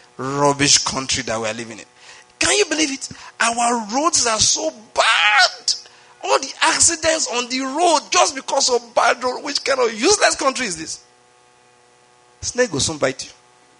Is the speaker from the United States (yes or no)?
no; Nigeria; maybe because I'm a Nigerian.